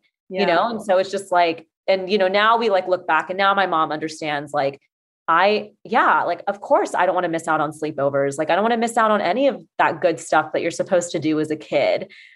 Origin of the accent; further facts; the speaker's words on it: Atlanta, Georgia, United States; and I'm from Atlanta and, you know, and, like I've come from a community where, and a culture where everybody literally knows everyone.